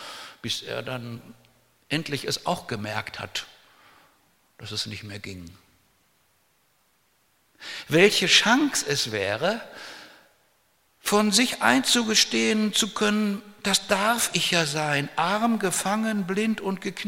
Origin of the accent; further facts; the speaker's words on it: North Rhine-Westphalia, Germany; Und ich bin in einer Ostpreußengemeinde bei Recklinghausen aufgewachsen